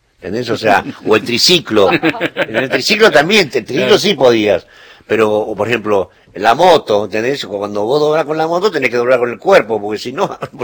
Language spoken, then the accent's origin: Spanish; Argentina